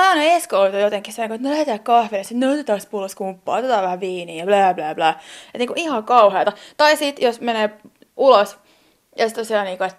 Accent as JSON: {"language": "Finnish", "town": "Loviisa", "region": "Uusimaa", "country": "Finland", "tie": "born or raised there", "also_born_or_lived": "Helsinki", "moved": "as an adult", "said": "mähän olen loviisalainen alkujani, mutta mä muutin heti 18-vuotiaana Helsinkiin."}